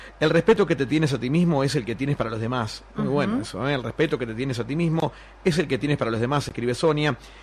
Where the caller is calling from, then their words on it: Uruguay; Qué lindo escuchar ese programa que me vuelve a mi tierra … Dover, New Jersey, escuchando a esta hora.